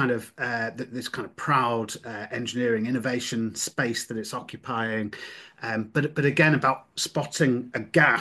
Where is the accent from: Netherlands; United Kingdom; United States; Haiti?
United Kingdom; Yorkshire and the Humber; I'm a Yorkshireman and I love Yorkshire